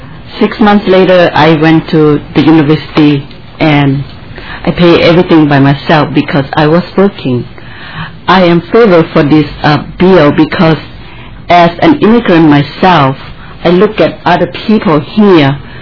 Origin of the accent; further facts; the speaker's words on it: Laos; English is a second language; also born or lived in Singapore; now in United States; I came to the United States 12 years ago. I learned English a little bit when I was in Laos. I got a scholarship going to Singapore learning English. Then I came to the United States.